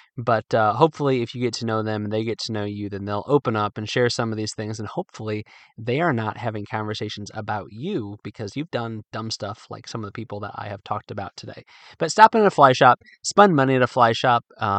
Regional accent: Midwest, United States; I say in the article that although I'm from the Midwest, Virginia is home.

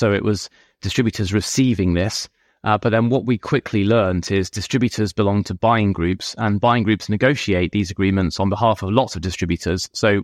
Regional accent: United Kingdom; now in United States; I guess as a Brit, you know, I've always found Americans very upbeat and positive

